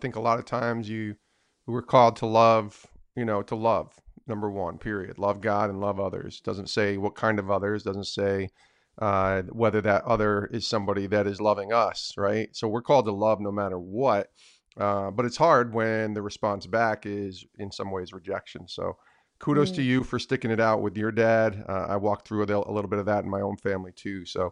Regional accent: Albany, New York, United States; I grew up in Albany, so Siena is there, and I know all about the MAC and what that league is about.

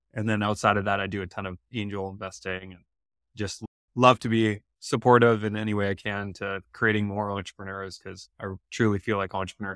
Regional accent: Vancouver, British Columbia, Canada; the kids of False Creek, where I grew up in Vancouver.

